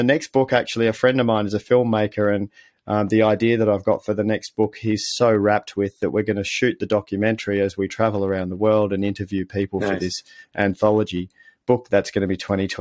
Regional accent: Melbourne, Victoria, Australia; also born or lived in Netherlands / England; I was born in Holland, 1 year in England, and then we moved out to a new suburb in the city of Melbourne in Australia.

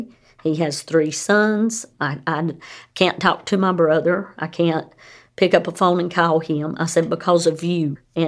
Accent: North Carolina, United States; And I'm from North Carolina

